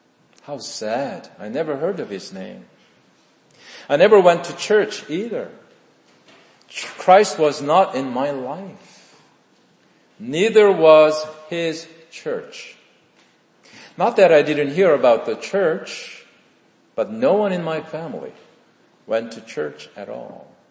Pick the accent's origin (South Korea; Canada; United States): South Korea; I was born and raised in South Korea 3 years after the Korean War ended in 1956.